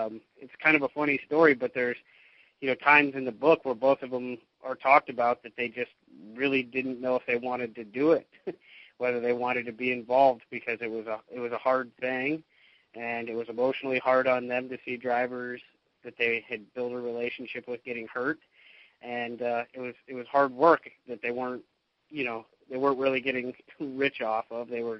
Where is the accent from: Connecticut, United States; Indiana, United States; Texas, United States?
Indiana, United States; Indianapolis; now in Los Angeles, United States; No, I'm a Los Angeles-based, but I grew up, I was born and raised in Indianapolis.